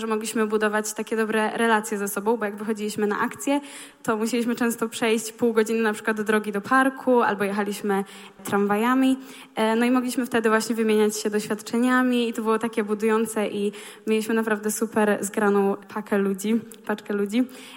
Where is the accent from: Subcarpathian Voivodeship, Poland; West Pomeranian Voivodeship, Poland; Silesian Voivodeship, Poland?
Subcarpathian Voivodeship, Poland; Rzeszów; i przyjechałam tutaj z Rzeszowa